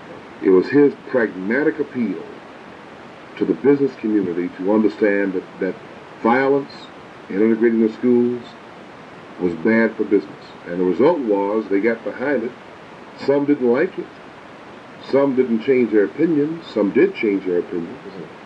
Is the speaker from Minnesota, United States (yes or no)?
no; Atlanta, Georgia, United States; I grew up in Atlanta where police brutality was the number one issue.